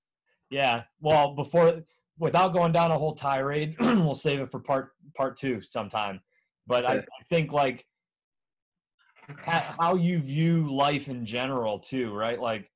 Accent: Bradford, Pennsylvania, United States; growing up in Bradford, Pennsylvania, northwestern PA, it's like when I was 6 or 7 years old, my dad had a car.

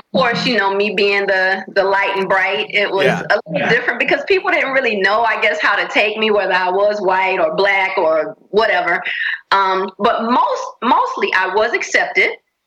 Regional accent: Augusta, Georgia, United States; So I grew up in Augusta, Georgia, mm-hmm. which is, this is still home.

